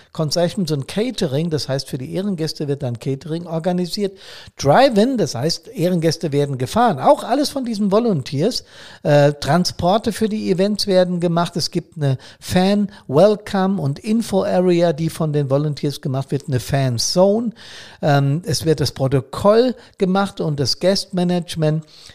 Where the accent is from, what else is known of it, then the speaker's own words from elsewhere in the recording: Frankfurt, Hesse, Germany; Frankfurt, meine Heimat